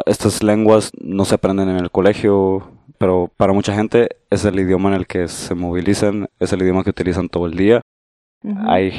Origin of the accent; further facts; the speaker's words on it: Guatemala City, Guatemala Department, Guatemala; moved away as an adult; now in Germany; Yo vengo de la ciudad capital, Guatemala. Uh-huh. Yo nací ahí en 1988.